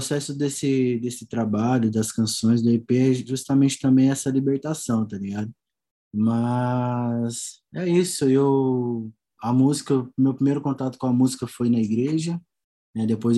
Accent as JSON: {"language": "Portuguese", "town": "Goiânia", "region": "Goiás", "country": "Brazil", "tie": "born or raised there", "said": "Mano, cresci em Goiânia, um menino como muitos, né? Da mesma realidade, de quebrada."}